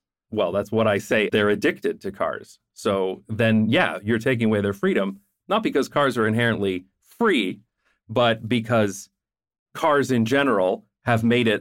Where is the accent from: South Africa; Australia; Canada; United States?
Canada; London, Ontario; And I certainly see that in my hometown of London, Ontario.